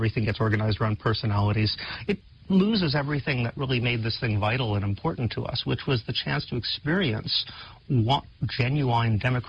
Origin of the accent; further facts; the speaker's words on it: New York, United States